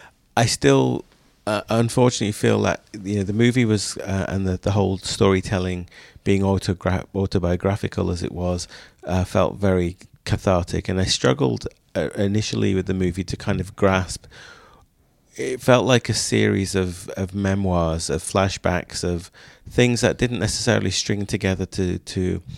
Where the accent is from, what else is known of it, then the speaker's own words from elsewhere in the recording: England, United Kingdom; we grew up in England and we lived through the 70s and 80s in England.